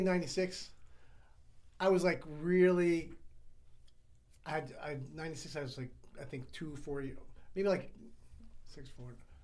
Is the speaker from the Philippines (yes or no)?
yes; Philippines; I'm Filipino and they invited everybody.